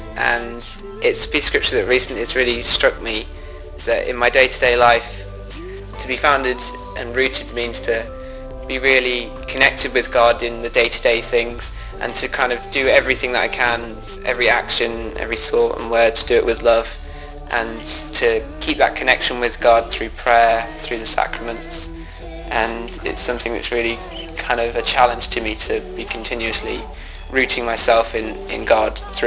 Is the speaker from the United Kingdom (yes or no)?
yes; England, United Kingdom; I'm 22 and I'm from England.